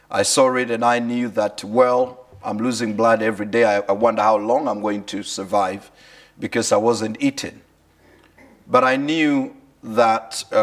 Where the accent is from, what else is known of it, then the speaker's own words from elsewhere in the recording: Kenya; originally born and raised in Kenya, from a very, very humble and poor background.